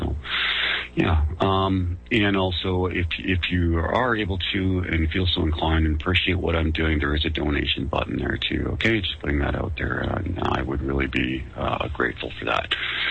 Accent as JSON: {"language": "English", "country": "Canada", "tie": "born there", "said": "I am, as I say, 52 years old. I'm born, I'm a Canadian by birth, born here, but my parents are both German, and my entire history, family background is in Germany."}